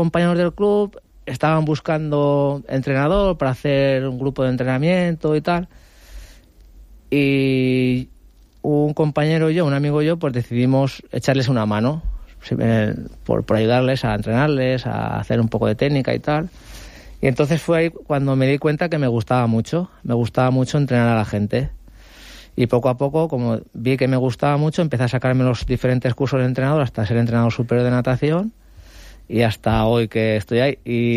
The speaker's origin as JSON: {"language": "Spanish", "town": "Polop", "region": "Valencian Community", "country": "Spain", "tie": "born or raised there", "said": "Nadar solo iba a la piscina del pueblo en verano."}